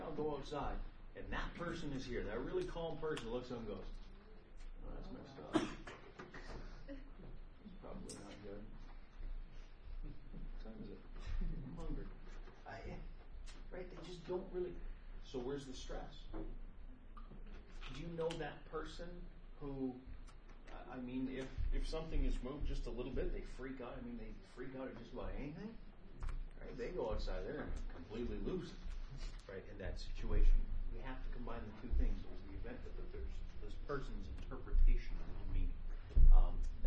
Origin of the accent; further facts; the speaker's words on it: Canada; I grew up in Canada. We don't do GPA or whatever.